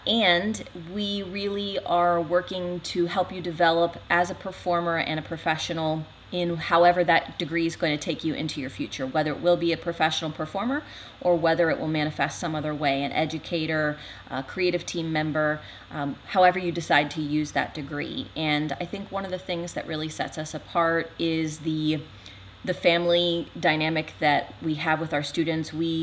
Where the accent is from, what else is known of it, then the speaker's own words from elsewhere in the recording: Ohio, United States; I'm not. I'm originally from the Southwest Ohio area.